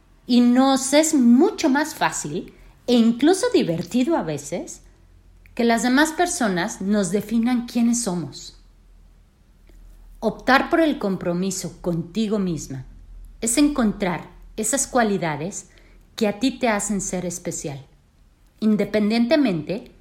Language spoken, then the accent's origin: Spanish; Mexico; Soy mujer, ingeniera, consultora familiar y coach de pareja. Soy de México